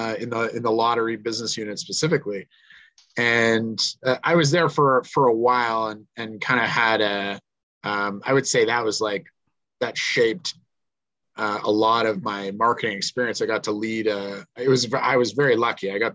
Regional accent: Collingwood, Ontario, Canada; Well, I mean, I'm like a born and raised Ontarian. I grew up mostly around the Collingwood, Ontario kind of neighborhood up there, and then went to Guelph to university.

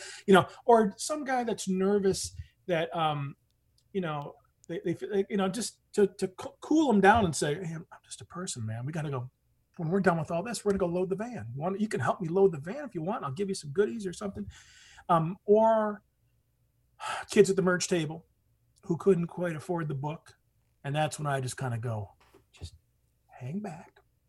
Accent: Michigan, United States; you know, I'm from Michigan, man. You know, I never had a bank account when I was there.

